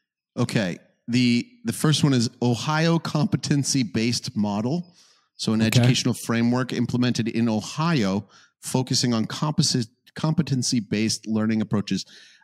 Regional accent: Calgary, Alberta, Canada; I'm from Calgary.

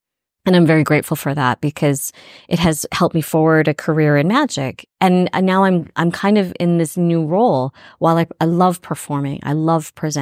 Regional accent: Canada; And as a Canadian.

